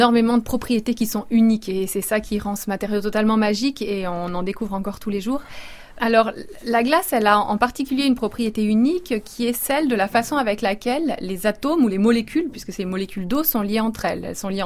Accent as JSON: {"language": "French", "region": "Auvergne-Rhône-Alpes", "country": "France", "said": "Oui, je suis originaire de la Chartreuse, donc pas loin de Grenoble."}